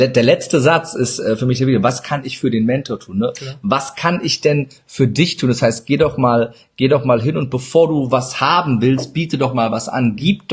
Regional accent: Turkey; German is a second language; Ich sage auch immer, ich bin Türke.

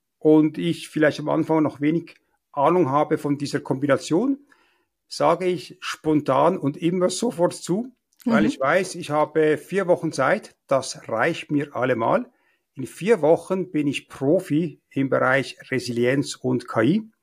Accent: Basel, Basel-Stadt, Switzerland; now in Zürcher Oberland, Switzerland; Also im Moment lebe ich im Zürcher Oberland, aufgewachsen in Basel, studiert in Zürich.

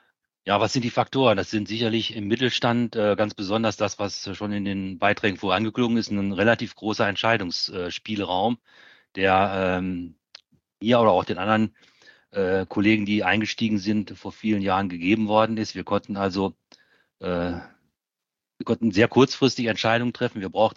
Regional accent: North Rhine-Westphalia, Germany; für den Bereich Ostwestfalen, wo ich herkomme

